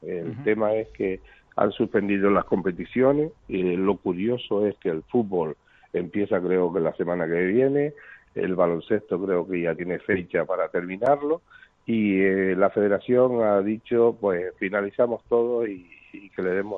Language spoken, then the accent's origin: Spanish; Canary Islands, Spain; somos las Islas Canarias y que tenemos pocos votos